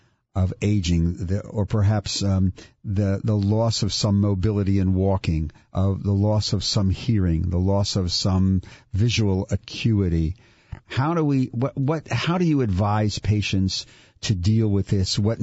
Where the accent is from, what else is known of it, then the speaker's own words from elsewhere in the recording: Mount Airy, United States; I grew up in Mount Airy.